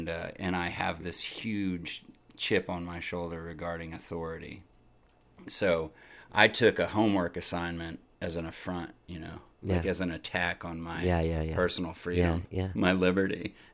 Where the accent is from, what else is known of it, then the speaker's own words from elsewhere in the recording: Austin, Texas, United States; Yeah, I'm from Austin. I was born here, I think when I was born in Brackenridge. My folks lived up off Airport.